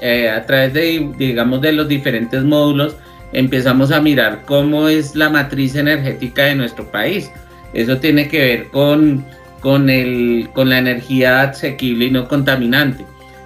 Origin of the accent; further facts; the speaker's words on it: Colombia; Nosotros somos, los colombianos somos muy bellos